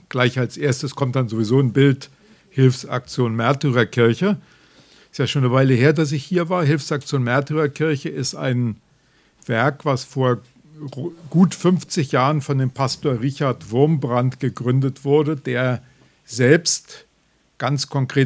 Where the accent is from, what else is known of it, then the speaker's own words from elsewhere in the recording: Hesse, Germany; Ich komme aus Nordhessen, gar nicht so furchtbar weit von hier.